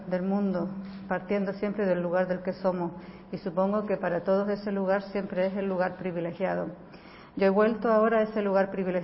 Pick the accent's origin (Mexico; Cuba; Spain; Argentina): Spain; Canary Islands; now in Madrid, Spain; desde la distancia en Madrid respecto a mi tierra